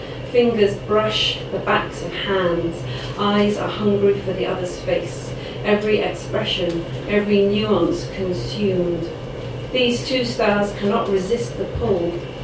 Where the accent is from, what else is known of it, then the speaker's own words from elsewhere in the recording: Coventry, West Midlands, United Kingdom; I'm originally from Coventry, and this is a Coventry twinned with Cork.